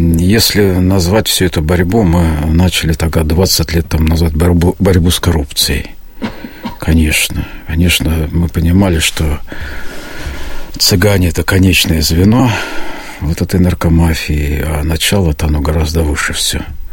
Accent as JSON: {"language": "Russian", "town": "Yaroslavl", "region": "Yaroslavl Oblast", "country": "Russia", "lives_now": "Kimry, Russia", "said": "Вот я сам из Ярославля в 92-м году приехал в Кимры."}